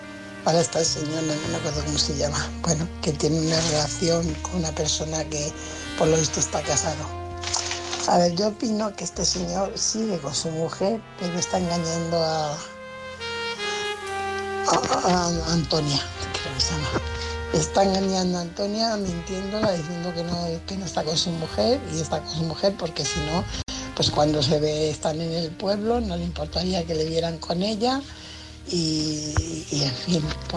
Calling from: Fuenlabrada, Community of Madrid, Spain; corresponsal de Fuenlabrada.

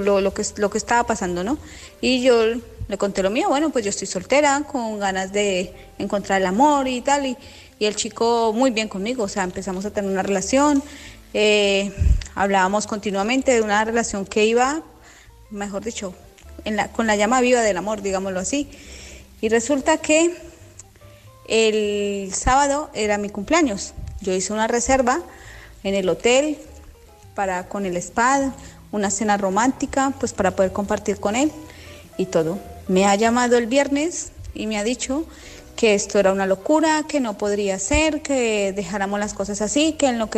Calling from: Madrid, Community of Madrid, Spain; Yo soy de Madrid.

